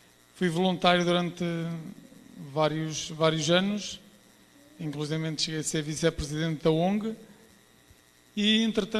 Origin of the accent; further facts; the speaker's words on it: Portugal; dá para perceber, sou português. Vou fazer a minha autodescrição, sou homem branco, de 1,82 m de altura, olhos azuis, cabelo castanho claro